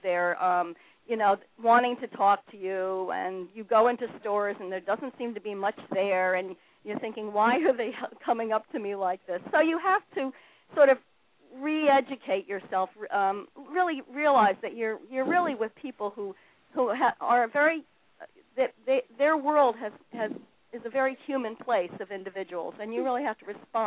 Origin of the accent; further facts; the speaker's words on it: Connecticut, United States; also born or lived in New York; I grew up in Connecticut and lived in metropolitan New York for 22 years. And when I was in the metropolitan New York area, I thought of myself as a gal from Connecticut.